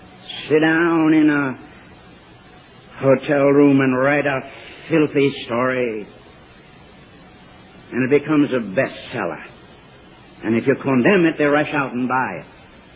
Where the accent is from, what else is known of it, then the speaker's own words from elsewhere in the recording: United States; I'm an American, and I would be ashamed to speak against my country.